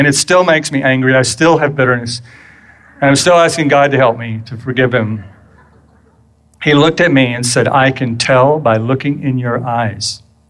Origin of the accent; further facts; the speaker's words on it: McKinney, Texas, United States; also born or lived in Irving, Texas; But grew up in that little town of McKinney, and we moved to Irving, Texas, which was already a pretty a larger city at that point